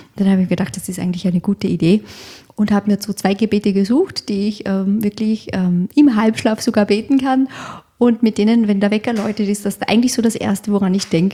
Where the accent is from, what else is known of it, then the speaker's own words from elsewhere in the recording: Austria; als Österreicherin.